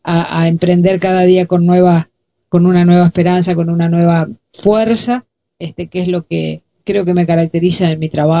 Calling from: Resistencia, Chaco, Argentina; estoy en Resistencia, en el Chaco, con 30 y pico de grados de temperatura, un calor terrible acá.

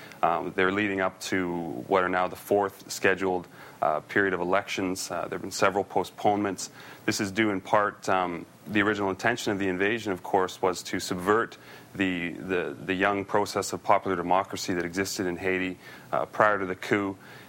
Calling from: Canada; Of course, I'm speaking from Canada.

